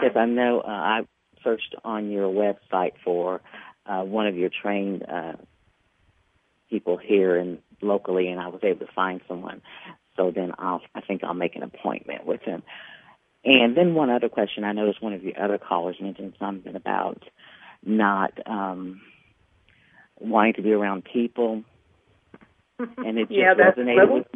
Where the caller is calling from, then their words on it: Nashville, Tennessee, United States; I'm from Nashville.